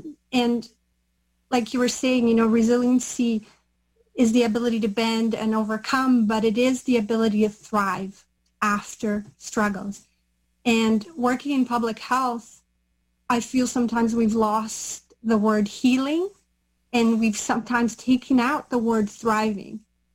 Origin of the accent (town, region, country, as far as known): Brazil; now in Canada